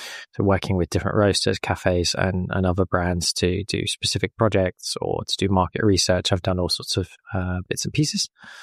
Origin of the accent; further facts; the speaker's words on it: England, United Kingdom; now in Groningen, Netherlands; I'm based out of Groningen in the Netherlands, where I've been living for the last 5 years almost. I'm originally British, English